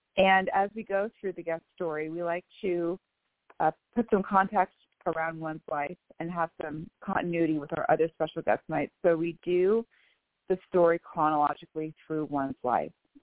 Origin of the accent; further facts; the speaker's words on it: Bellevue, Washington, United States; I am from Bellevue, Washington.